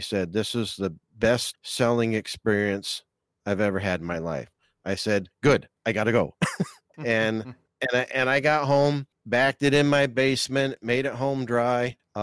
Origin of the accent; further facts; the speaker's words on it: New York, United States; He was from Massachusetts. I'm from New York.